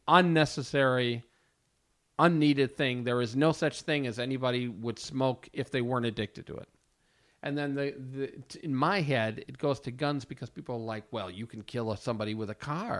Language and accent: English; Milwaukee, Wisconsin, United States; Luckily for me and my brother, we grew up in Milwaukee, which has an old German socialist background.